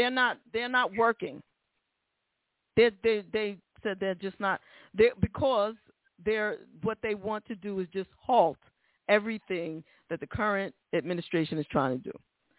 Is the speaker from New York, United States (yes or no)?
yes; Bronx, New York, United States; I'm from the Bronx, so I can only speak for what I know